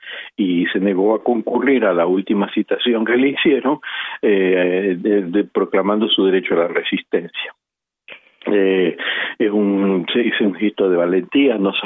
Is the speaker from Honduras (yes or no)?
no; Ecuador; Usted sabe que allá hay una, en mi país Ecuador, hay una persecución brutal contra los medios de comunicación